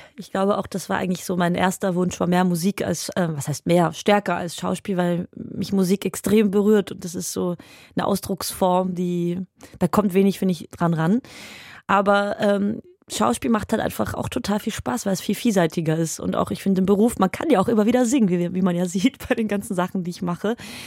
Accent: Bulgaria; Also ich bin Bulgare

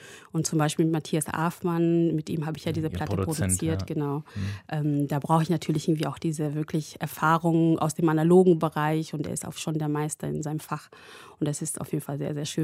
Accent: Kenya; German is a second language; Ich bin ja selber in Kenia geboren und auch dort aufgewachsen.

